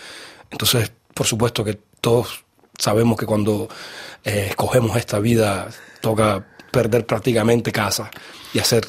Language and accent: Spanish; Cuba; porque siendo cubano, siendo caribeño y tocando música clásica, digamos que era necesario respirar el aire de Europa